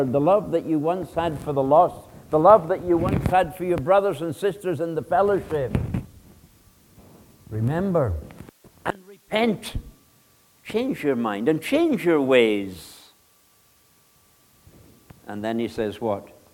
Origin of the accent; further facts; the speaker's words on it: Scotland, United Kingdom; town, a country town, and they very south of Scotland, right close to the border with England, known as the Scottish Borders.